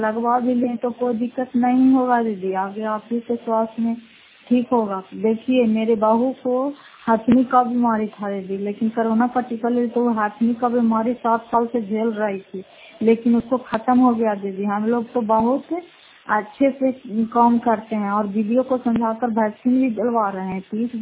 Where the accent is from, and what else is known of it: Fatehpur, Bihar, India